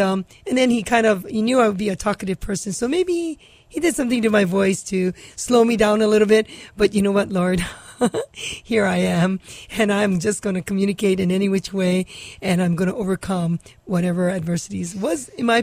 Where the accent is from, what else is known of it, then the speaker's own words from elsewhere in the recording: Maili, Hawaii, United States; I'm a local Tita girl, and I'm from Maile and very proud of being from Maile. And back then it was Maile and it wasn't Maile. So I was born and raised in Maile in 1959. And in 1963, around that time, we did move